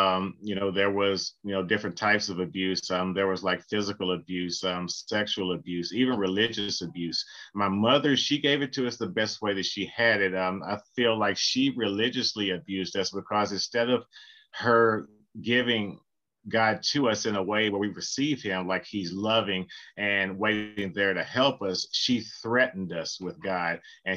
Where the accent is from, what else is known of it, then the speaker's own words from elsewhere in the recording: Bowling Green, Kentucky, United States; now in Elizabethtown, United States; I live in Elizabethtown, Kentucky. I'm from Bowling Green, Kentucky.